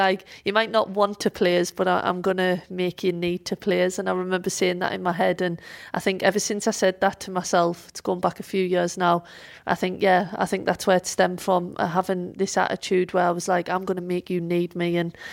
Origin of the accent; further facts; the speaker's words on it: Sunderland, North East England, United Kingdom; Yeah, well, Sunderland is my hometown, and Fulwell is a part of Sunderland. So, yeah, that's kind of like my little town.